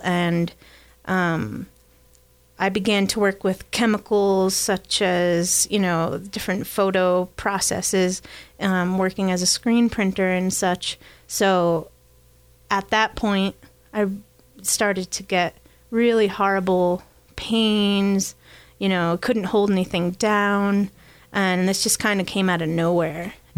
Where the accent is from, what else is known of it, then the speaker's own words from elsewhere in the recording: New York, United States; Well, I grew up in New York, but I grew up on an apple orchard.